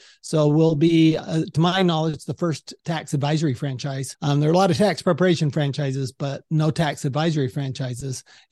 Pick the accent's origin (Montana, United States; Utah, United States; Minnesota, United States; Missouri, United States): Utah, United States; Salt Lake City; So I grew up in Salt Lake City, Utah. I was a good Mormon boy.